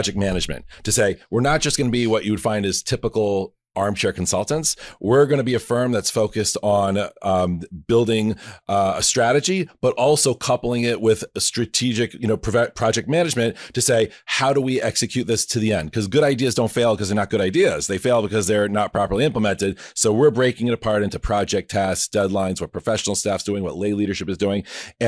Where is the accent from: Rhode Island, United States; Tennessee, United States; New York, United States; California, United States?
Rhode Island, United States; Providence; I grew up in Providence, Rhode Island.